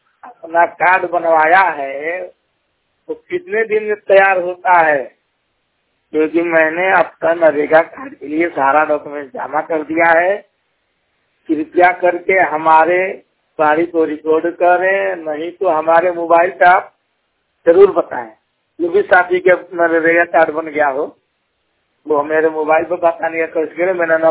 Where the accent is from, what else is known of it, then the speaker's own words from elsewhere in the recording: Jorbaga, Bihar, India; 100% blind ग्राम जोरबागा जिला सिवान बिहार के निवासी हूँ।